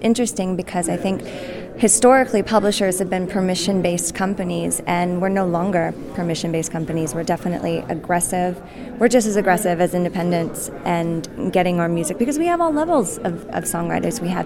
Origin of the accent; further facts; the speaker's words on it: Los Angeles, California, United States; I'm from Los Angeles.